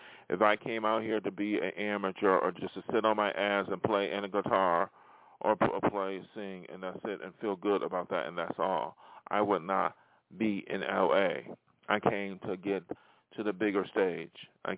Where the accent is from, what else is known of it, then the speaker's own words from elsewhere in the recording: Buffalo, New York, United States; now in Hollywood, United States; he came from my hometown, he made it out here, okay.